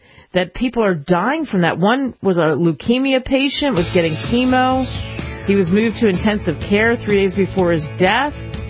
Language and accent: English; Pennsylvania, United States; I grew up outside of Philly, Action News, and they would talk about mold.